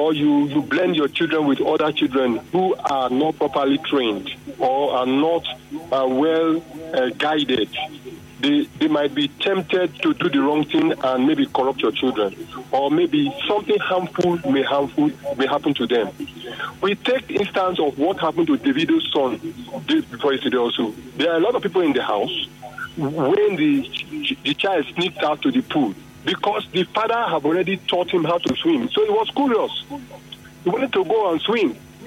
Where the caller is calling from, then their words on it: Port Harcourt, Rivers, Nigeria; I'm calling from Port Harcourt.